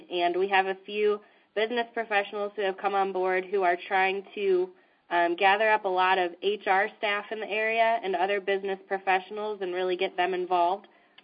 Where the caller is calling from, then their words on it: Akron, Ohio, United States; I'm calling over from Akron, Ohio.